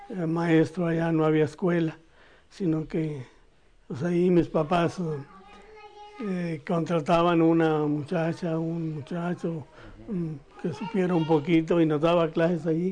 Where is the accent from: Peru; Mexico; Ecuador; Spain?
Mexico; Canatlán, Durango; born there; Y nací en Puerto de Cañas, municipio de Canatlán, Durango.